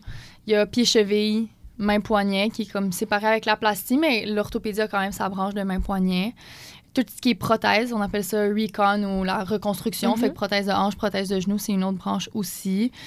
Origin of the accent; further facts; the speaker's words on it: Montreal, Quebec, Canada; Mais dans le fond, moi, je viens de Montréal, de Côte-des-Neiges, mais j'ai un chalet dans les Laurentides.